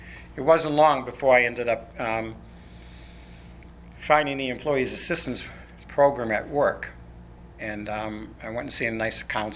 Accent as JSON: {"language": "English", "town": "Boston", "region": "Massachusetts", "country": "United States", "tie": "born or raised there", "said": "growing up in Boston, I'm an Irish Catholic from Boston, so that'll tell you that I don't know if I need to say much more than that, because I had this God of my misunderstanding, growing up in the church in Boston."}